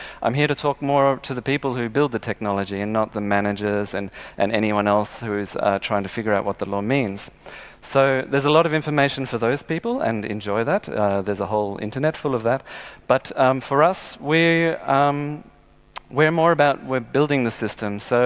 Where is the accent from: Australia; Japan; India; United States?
Australia; I am another Australian, but I've been living here long enough to learn to speak a little more slowly.